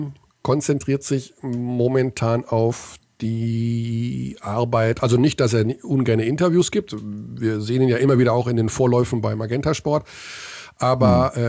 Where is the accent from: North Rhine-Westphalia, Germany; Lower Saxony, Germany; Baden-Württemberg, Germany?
North Rhine-Westphalia, Germany; Hagen; Horst Weimann war in den späten 70er, Anfang der 80er Jahre ein Basketballer in Hagen, in meiner Heimat.